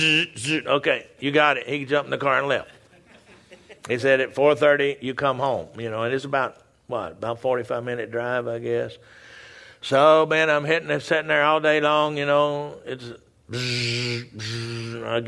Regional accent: Texas, United States; See, I'm a Texan, so sometimes I don't talk right.

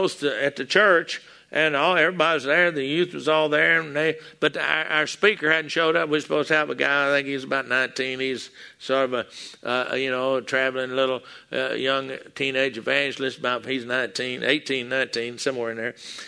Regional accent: Texas, United States; I'm from Texas, and down there in Texas, what they told him, they said, shut up, you old blind beggar.

